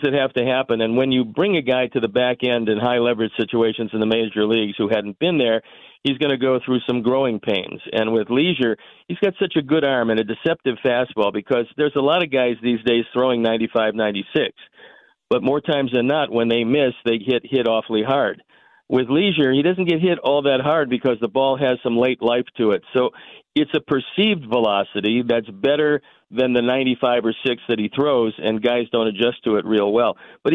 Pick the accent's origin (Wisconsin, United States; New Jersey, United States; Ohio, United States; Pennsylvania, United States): Ohio, United States; Cleveland; Well, look, when I was growing up in Cleveland, they had a groundskeeper